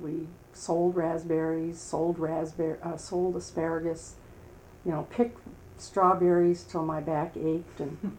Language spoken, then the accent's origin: English; Waukesha, Wisconsin, United States; born there; I was born in Waukesha, Wisconsin, and my dad was a construction worker, operated one of these big cranes.